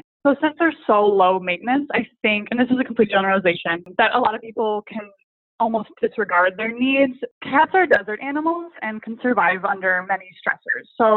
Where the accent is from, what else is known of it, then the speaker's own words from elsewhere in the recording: Milwaukee, Wisconsin, United States; I worked at a small natural pet food store in my hometown. I live in Milwaukee, Wisconsin. Go Packers.